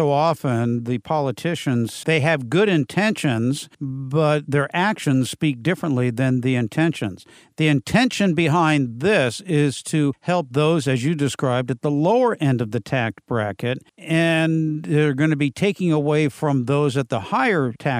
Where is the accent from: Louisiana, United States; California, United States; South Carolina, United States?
California, United States; San Diego; out of San Diego, my hometown.